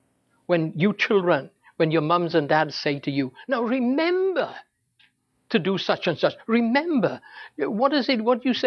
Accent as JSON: {"language": "English", "region": "Wales", "country": "United Kingdom", "said": "I come from Wales. How do you know I come from Wales? Well, my accent gives me away. Although when I go home to Wales, they say to me, you sound really American."}